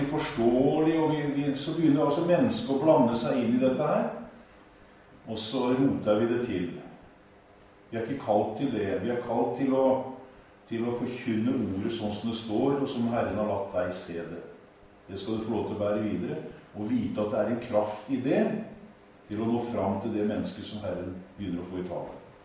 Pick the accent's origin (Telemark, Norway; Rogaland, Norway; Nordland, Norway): Telemark, Norway; Kragerø; jeg er fra Kragerø